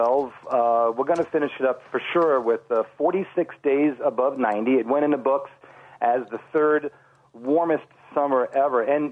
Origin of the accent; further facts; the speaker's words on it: Island Lake, Illinois, United States; or you could do what I did, which was I'm from Island Lake, and I forgot my driver's license.